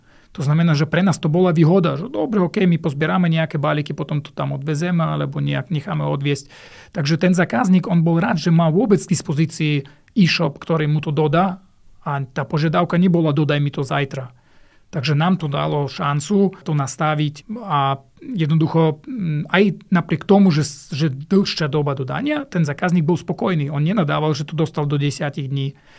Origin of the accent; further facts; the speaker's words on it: Kazakhstan; Slovak is a second language; also born or lived in Russia / Germany; now in Slovakia; Predtým sme ešte sa presťahovali z Ruska do Kazachstánu, tam som chodil do školy, potom z Kazachstánu do Nemecka a zasa tam som bol doma do 22, som mal 23, keď som prišiel na Slovensku prvýkrát.